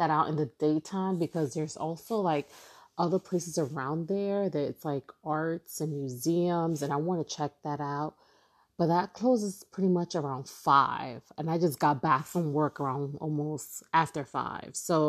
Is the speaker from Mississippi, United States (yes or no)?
no; Brooklyn, New York, United States; I'm speaking from being a New Yorker, born and raised, there's so many things that I have not seen, even to this day, as born and raised in Brooklyn